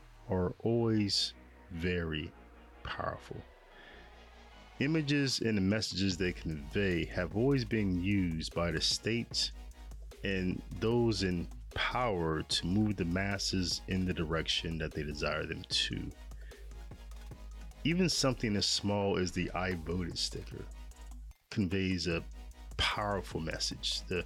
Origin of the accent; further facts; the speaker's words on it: United States; I never knew not voting as an American would be a contentious issue